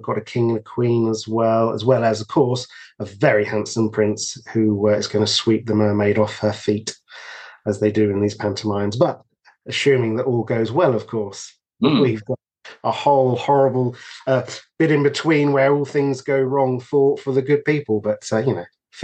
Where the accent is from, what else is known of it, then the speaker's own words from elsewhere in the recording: Hofton, England, United Kingdom; I grew up in Hofton, which is the neighbouring village.